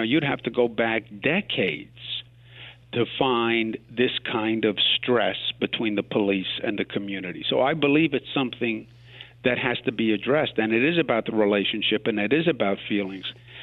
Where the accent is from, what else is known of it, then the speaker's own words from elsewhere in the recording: Queens, New York, United States; But I'm a native New Yorker. I grew up in Queens.